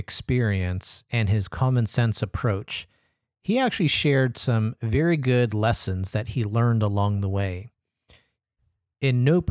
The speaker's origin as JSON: {"language": "English", "country": "Philippines", "accent": "Filipino", "said": "And for those of you who may question my fobby accent on that word, I assure you the pronunciation is correct. In the Philippines, the word bundok is also a colloquialism referring to rural inland areas which are mountainous and difficult to access."}